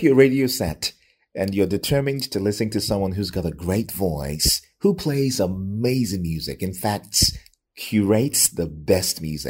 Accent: Lagos, Nigeria; I grew up in Lagos. I was born and raised in Lagos.

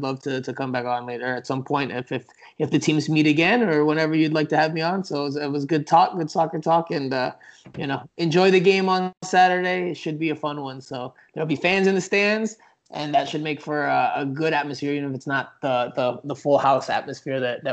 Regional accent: Florida, United States; also born or lived in New York; I'm from South Florida growing up, but I moved back from New York where I was covering MLS for the last 8 years.

